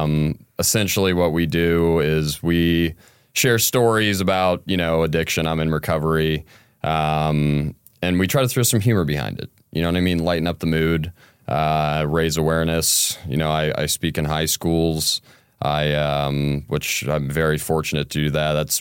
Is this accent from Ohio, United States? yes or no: yes; Grandview, Ohio, United States; So I grew up in Grandview, and it's one of those small towns where as a kid growing up there, you're like, oh, I can't wait to get out of here.